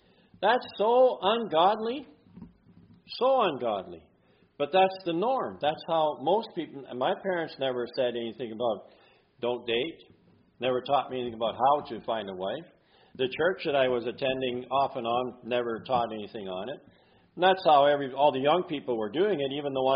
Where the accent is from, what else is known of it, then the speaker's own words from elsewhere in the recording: Ontario, Canada; You know, I come from Ontario.